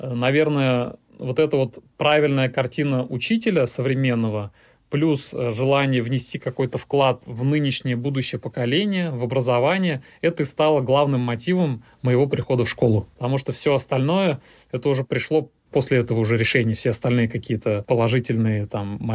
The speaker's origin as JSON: {"language": "Russian", "town": "Nizhnekamsk", "region": "Tatarstan", "country": "Russia", "tie": "born or raised there", "lives_now": "Kazan, Russia", "said": "6 лет работал в городе Нижнекамске, это мой родной город, учителем математики"}